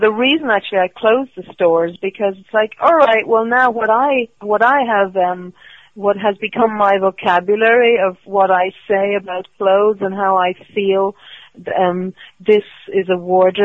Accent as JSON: {"language": "English", "country": "Ireland", "said": "because I'm Irish, too, you know."}